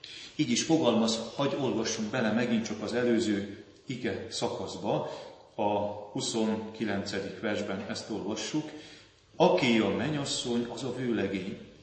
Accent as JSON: {"language": "Hungarian", "region": "Mátra", "country": "Hungary", "tie": "born or raised there", "said": "Különösképpen is szeretem a Mátrát, hiszen ott nőttem fel."}